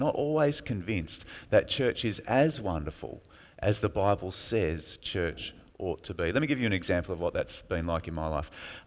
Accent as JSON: {"language": "English", "town": "Busselton", "region": "Western Australia", "country": "Australia", "tie": "born or raised there", "said": "I was from Busselton, so I'd grown up in the area"}